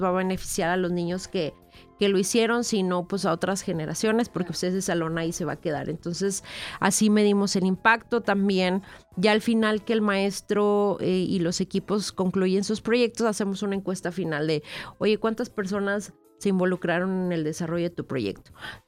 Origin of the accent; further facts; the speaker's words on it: Mexico; pues aquí en México siempre lo vemos en las noticias de que el mexicano siempre ayuda, el mexicano somos luchones